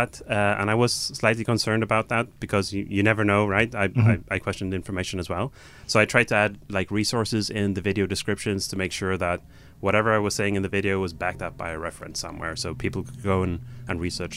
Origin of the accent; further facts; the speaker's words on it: Sweden; moved away as an adult; now in Canada; I grew up in Sweden.